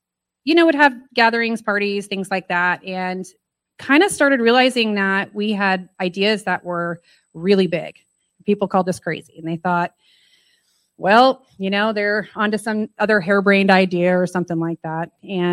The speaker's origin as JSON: {"language": "English", "town": "Gunnison", "region": "Colorado", "country": "United States", "also_born_or_lived": "Houston, United States", "said": "I come from Gunnison, Colorado. And somewhere in the middle, we met in Houston back in 2004."}